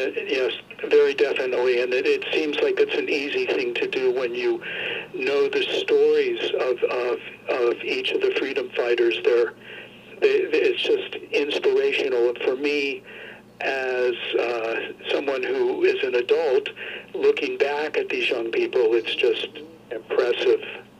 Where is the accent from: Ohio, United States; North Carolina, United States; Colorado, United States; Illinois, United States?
Ohio, United States; Cincinnati; Well, I grew up in Cincinnati, and so I mentioned before that I became conscious of this in high school